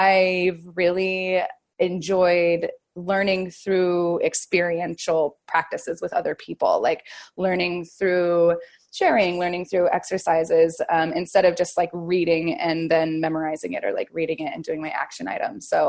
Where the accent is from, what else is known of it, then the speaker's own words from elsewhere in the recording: Sandpoint, Idaho, United States; I am in Sandpoint, Idaho, my hometown, in my parents' house.